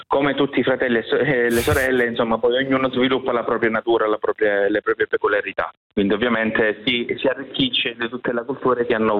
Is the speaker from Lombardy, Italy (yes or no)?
no; Calabria, Italy; la forma dialettale, insomma, dei nostri luoghi, il nostro dialetto calabrese fondamentalmente